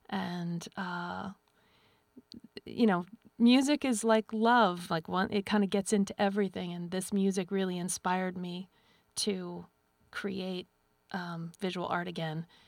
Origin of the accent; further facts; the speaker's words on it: Philadelphia, Pennsylvania, United States; Well, I grew up in Philadelphia, but my grandmother lived in Tidewater, Virginia, Portsmouth.